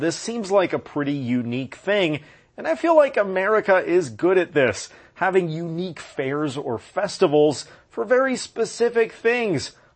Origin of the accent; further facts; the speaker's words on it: California, United States; And in my home state of California, there is a big garlic festival every year.